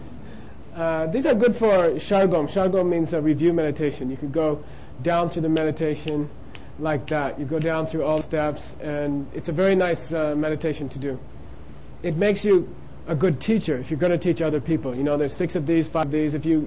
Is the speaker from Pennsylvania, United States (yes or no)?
no; Arizona, United States; I grew up in Arizona. I used to go to Sycamore Canyon and take some natural substances.